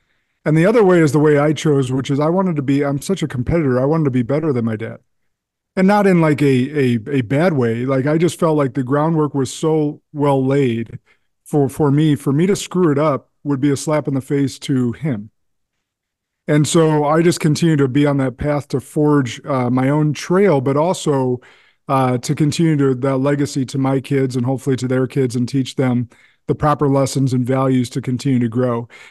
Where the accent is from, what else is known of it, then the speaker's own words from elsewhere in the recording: Peoria, Illinois, United States; also born or lived in Ottawa, Illinois; So my father moved us quickly down to central Illinois, Peoria, Champaign. And before high school, I was moved up to Madison, Wisconsin, which is now where I call home.